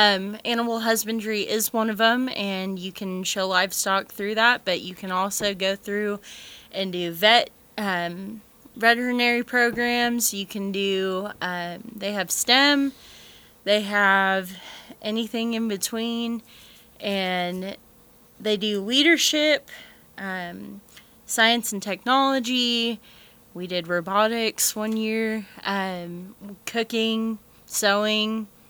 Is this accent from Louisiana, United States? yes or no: no; California, United States; now in Texas, United States; Being as I am from California, I had never really participated.